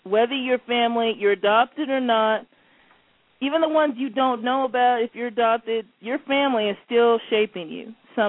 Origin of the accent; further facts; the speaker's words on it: Washington, United States; born there; I was born in Washington State, but my family's from the South. They're from Louisiana, Shreveport, Louisiana, and they migrated here... sort of in a group.